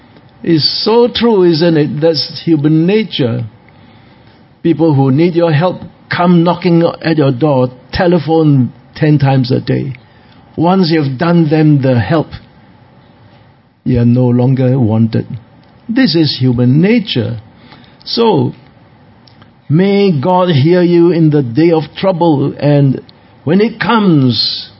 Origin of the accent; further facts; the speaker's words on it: Singapore; Years ago, when I first went to Australia, they asked me, where do you come from? I said, Singapore.